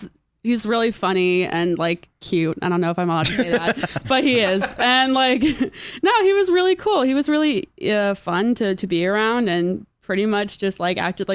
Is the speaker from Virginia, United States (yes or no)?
no; Roswell, Georgia, United States; I'm from Georgia.